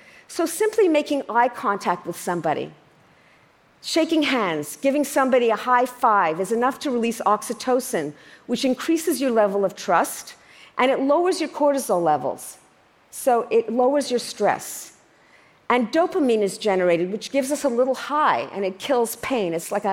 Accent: Canada; I'm Canadian after all

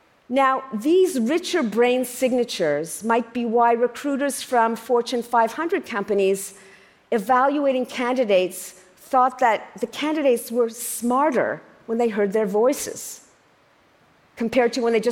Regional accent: Canada; to play old-timers hockey, I'm Canadian after all

